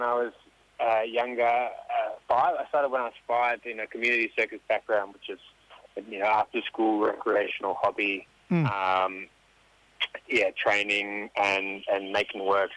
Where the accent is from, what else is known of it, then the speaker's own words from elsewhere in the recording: Sydney, New South Wales, Australia; But I grew up on Gadigal country as well in Sydney. I've got a really strong connection to that place.